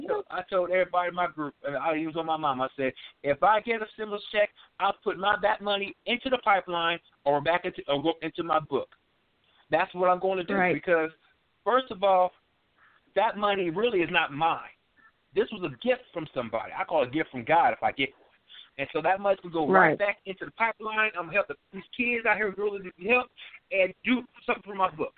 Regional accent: United States; I want to say that, oh, yes, I'm American.

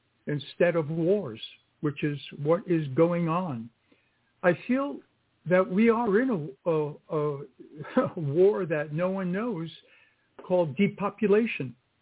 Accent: New York City, New York, United States; And I grew up in the South Bronx near Yankee Stadium.

